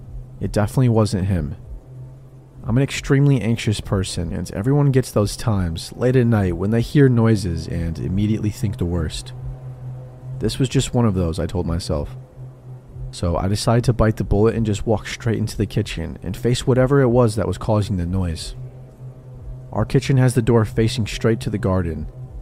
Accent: England, United Kingdom; I'm from England

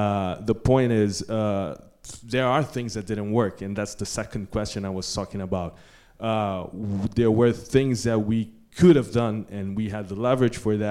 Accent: Rio de Janeiro, Brazil; born there; English is a second language; I was born in Rio, and to me, it's really clear how we've changed the city

